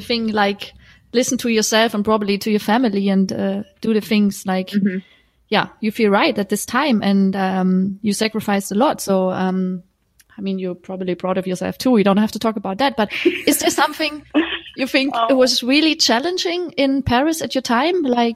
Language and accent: English; Sweden; now in France; But for me, it was more like I came from Sweden, a country which is really equal